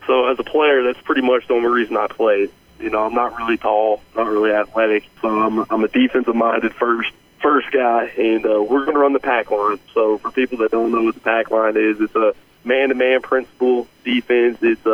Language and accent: English; Fordland, Missouri, United States; born or raised there